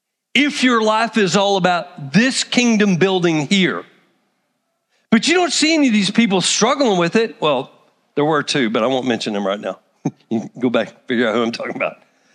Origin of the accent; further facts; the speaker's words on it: Texas, United States; I was raised in Texas, so I have a tendency toward the individualism side